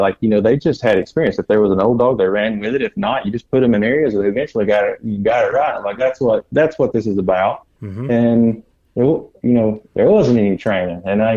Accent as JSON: {"language": "English", "region": "Alabama", "country": "United States", "tie": "born or raised there", "said": "I thank God I had that background growing up in Northeast Alabama"}